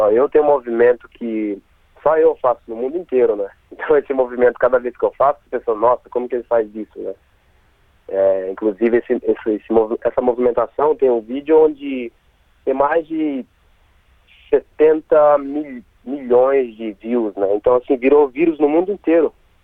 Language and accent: Portuguese; Brazil; Mas eu sou brasileiro com orgulho e vou sempre representar a minha cultura da melhor forma.